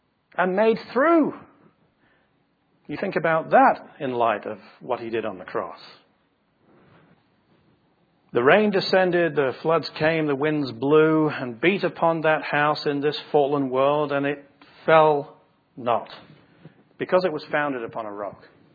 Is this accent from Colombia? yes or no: no; England, United Kingdom; now in United States; I'm English, and English are well known for mixing their colors and having scruffy hair and so on and so forth, okay?